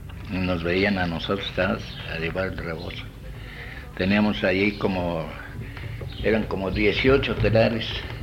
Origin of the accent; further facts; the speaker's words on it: Puebla, Mexico; born there; Yo nací en Puebla, 11 de mayo de 1897.